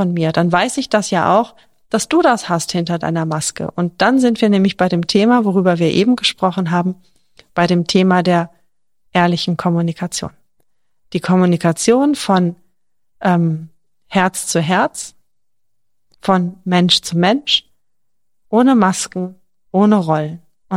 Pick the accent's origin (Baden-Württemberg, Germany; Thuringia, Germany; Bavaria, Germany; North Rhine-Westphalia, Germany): North Rhine-Westphalia, Germany; Cologne; born there; weil ich bin geboren in Köln